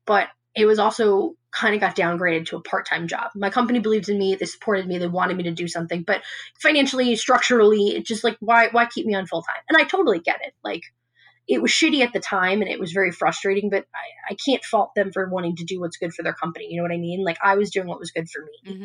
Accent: New York, United States; And I'm from New York. I love New York. I'm going to love New York until the day I die.

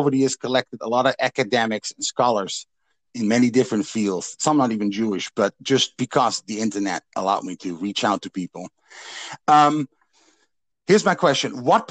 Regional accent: Zaandam, North Holland, Netherlands; I grew up in the Netherlands, but I grew up in Zaandam, which has the largest Turkish Muslim community in Western Europe, I think.

